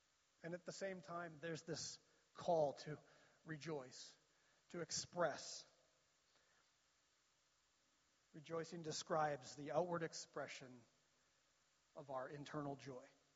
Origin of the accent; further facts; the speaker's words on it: Canada; And sometimes in our culture, as a Canadian culture, we can struggle with those two things.